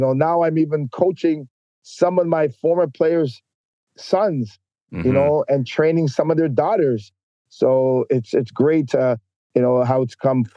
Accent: Toronto, Ontario, Canada; So I grew up in Jane and Finch.

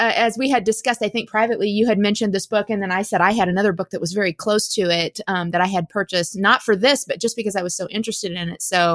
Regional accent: Midwest, United States; I grew up there, so not in Minnesota, but I grew up in the Midwest.

